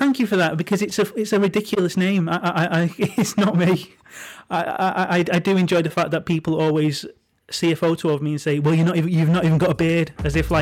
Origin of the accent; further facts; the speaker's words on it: Manchester, North West England, United Kingdom; I'm from a working class part of Manchester. I'm from Crumpsall, which is not too dissimilar to Withenshaw